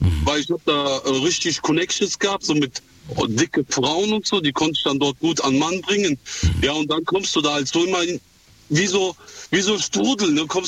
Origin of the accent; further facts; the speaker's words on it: Germany; born there; Und Neuanfang, ich bin in Deutschland geboren. War mit 14 hier